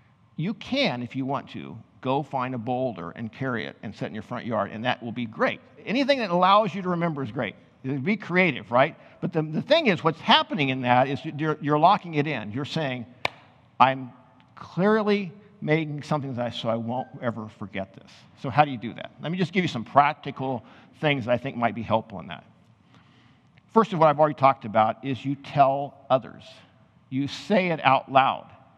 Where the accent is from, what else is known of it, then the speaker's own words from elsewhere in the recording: Missouri, United States; because I guess I'm from Missouri, the show me state